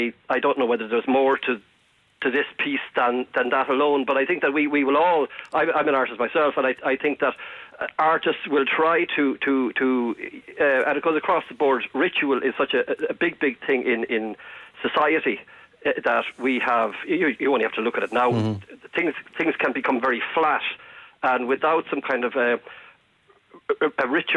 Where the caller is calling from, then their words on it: Cork, Munster, Ireland; I visited the gallery several times, and I'm calling you from Cork.